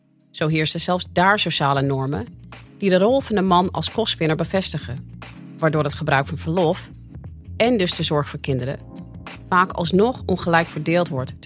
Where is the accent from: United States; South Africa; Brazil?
United States; Dutch is a second language; Ik ben zelf geboren en getogen in de Verenigde Staten, waar deeltijdwerk helemaal niet veel voorkomt.